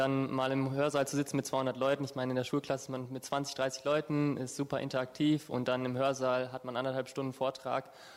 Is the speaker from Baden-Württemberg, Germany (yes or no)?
no; Bocholt, North Rhine-Westphalia, Germany; ich komme aus Bocholt, bin 22 Jahre alt, studiere im 3. Semester Psychologie und ja, freue mich hier seit einem Jahr erfolgreich zu studieren und es macht super Spaß, hier in Trier zu leben.